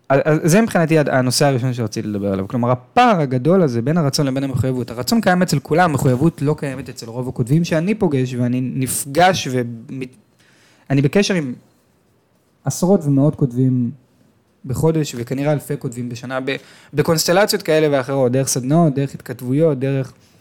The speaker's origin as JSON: {"language": "Hebrew", "town": "Tel Aviv", "region": "Tel Aviv District", "country": "Israel", "tie": "born or raised there", "said": "אני זוכר את עצמי, בגיל 15, גדלתי בתל אביב, הייתי נוסע באוטובוס"}